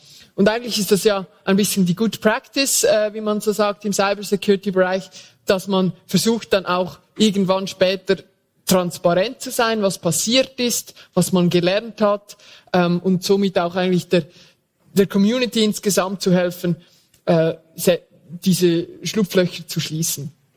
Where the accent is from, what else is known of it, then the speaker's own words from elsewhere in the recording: Lucerne, Switzerland; Also ich komme aus Luzern